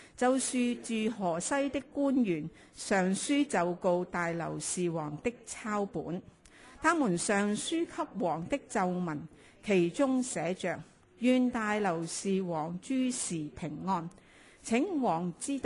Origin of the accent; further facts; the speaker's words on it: Hong Kong; 即是我哋香港人叫插水式